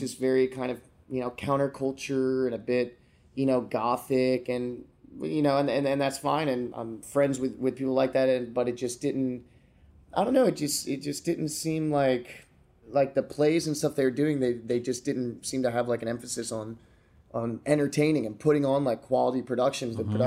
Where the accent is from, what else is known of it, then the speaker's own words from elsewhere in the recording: Florida, United States; also born or lived in Pennsylvania / Georgia / Delaware / New Jersey; I was born in Pennsylvania, mm-hmm. moved to Georgia for a couple of years. Then I moved to Delaware. Then I moved to South Jersey. And then I moved to Florida.